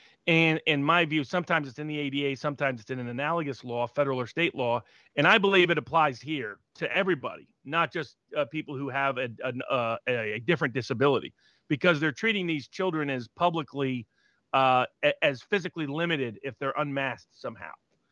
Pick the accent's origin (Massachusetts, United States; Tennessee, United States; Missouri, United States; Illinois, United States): Tennessee, United States; Particularly, it appears in my home state origin state, Tennessee, they're considering it in Nashville.